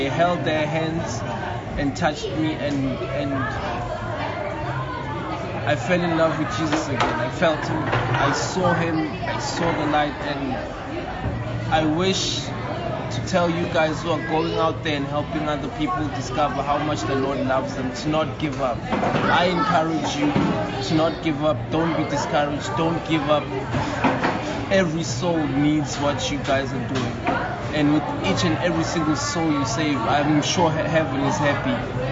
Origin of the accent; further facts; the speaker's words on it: Nelspruit, Mpumalanga, South Africa; I'm from Nelspruit, South Africa.